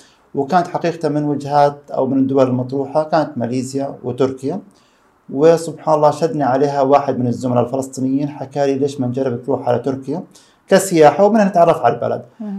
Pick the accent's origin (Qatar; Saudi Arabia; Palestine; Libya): Saudi Arabia; Riyadh, Riyadh Province; moved away as an adult; also born or lived in Egypt; now in Turkey; أنا كنت من مواليد المملكة العربية السعودية في مدينة الرياض 1977، وزي باقي الشعوب اللي عاشت أغلب حياتها في دول الخليج لحد الثانوية العامة ولحد التوجيهي. وبعد التوجيهي انتقلت لمصر